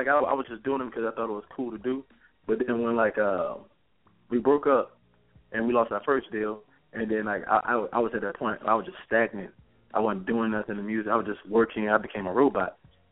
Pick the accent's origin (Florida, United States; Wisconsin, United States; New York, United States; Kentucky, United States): Florida, United States; Miami; now in Jacksonville, United States; I wasn't an R&B singer until I moved to Jacksonville, but I'm originally from Miami.